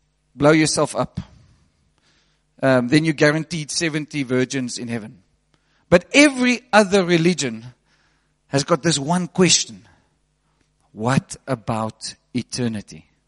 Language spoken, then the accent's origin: English; Western Cape, South Africa; because I come from the Cape.